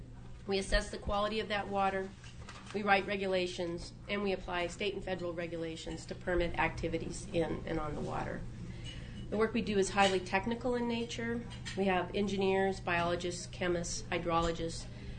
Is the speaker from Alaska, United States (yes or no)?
yes; Juneau, Alaska, United States; now in Anchorage, United States; My job is located in Anchorage, but I'm from Juneau. I've been in Anchorage for a couple of years. I spend a lot of time in both cities, actually. I love Southeast